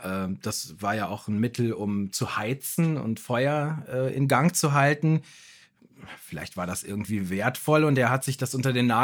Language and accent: German; Lower Saxony, Germany; Ich komme ja aus Niedersachsen und da gibt es Moore, zwar nicht direkt vor der Haustür, wo ich gewohnt habe, aber so um das Steinhuder Meer herum